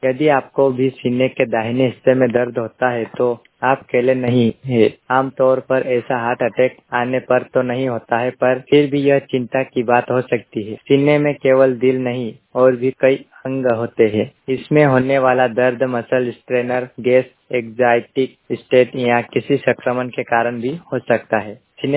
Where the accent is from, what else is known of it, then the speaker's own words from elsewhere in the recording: Anjra, Madhya Pradesh, India; बड़वानी जिले के ग्राम पंचायत अंजरा का निवासी हूँ।